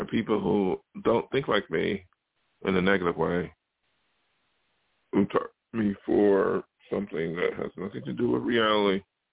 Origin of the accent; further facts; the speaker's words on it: New York, United States; You know, like I'm come from New York State, which is traditionally a very open-minded state.